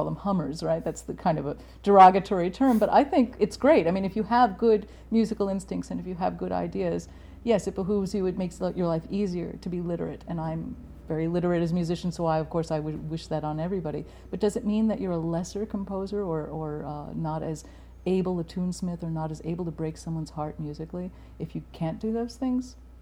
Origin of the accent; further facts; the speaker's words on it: New York City, New York, United States; I had a phenomenal education because growing up in New York City, starting from the time I was 15